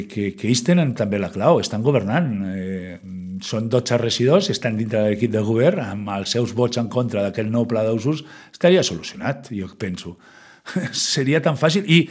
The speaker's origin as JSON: {"language": "Catalan", "town": "Sitges", "region": "Catalonia", "country": "Spain", "said": "nosaltres som gent de Sitges."}